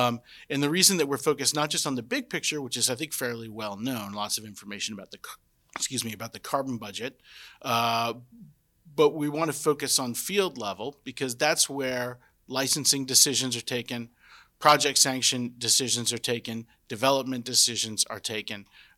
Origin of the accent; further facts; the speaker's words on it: Texas, United States; needed to move back to my home state, Texas, where I live now.